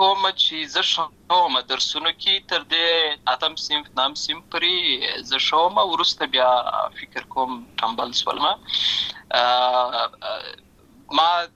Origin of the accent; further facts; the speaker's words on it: Lashkar Gah, Helmand, Afghanistan; also born or lived in Uruzgan; زه په اصل کې د اوروزګان ولایت یم، اما زه په هلمند ولایت لشکرګاه کې پیدا شوی یم، اما د لوی شوی یم او عملته مې ښوونځی لسته ده.